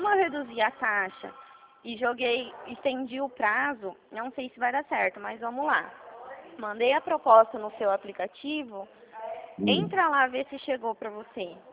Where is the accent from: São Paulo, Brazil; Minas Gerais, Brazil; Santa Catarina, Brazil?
São Paulo, Brazil; eu sou da região de Prudente.